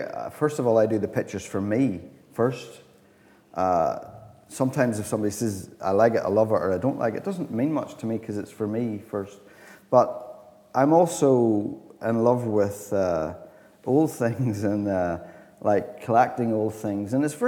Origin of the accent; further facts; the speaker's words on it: Ballymena, Northern Ireland, United Kingdom; as a boy in Ballymena, you really can't get away from that.